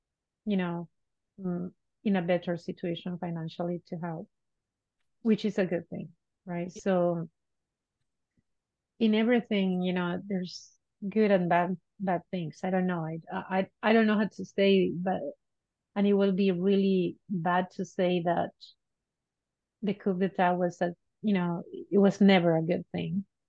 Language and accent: English; Bahía Blanca, Buenos Aires Province, Argentina; born there; English is a second language; I wasn't born in Buenos Aires, which is the capital. I was born in Bahía Blanca. That city is called the door to the Patagonia, right?